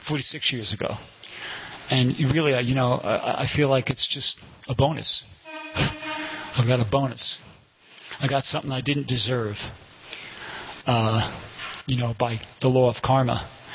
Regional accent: New York City, New York, United States; I'm from New York City, you know, and I was from a regular old middle class Jewish family.

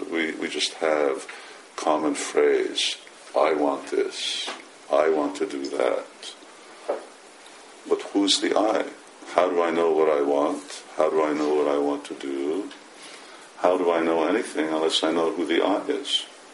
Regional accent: Hungary; also born or lived in United Kingdom; Originally, I'm from Hungary, and up until between 1980 and about 2005, I was based here in the UK.

